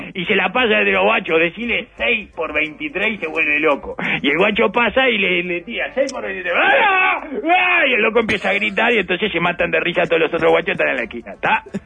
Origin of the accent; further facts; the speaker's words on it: Argentina; soy argentino y yo voy atrás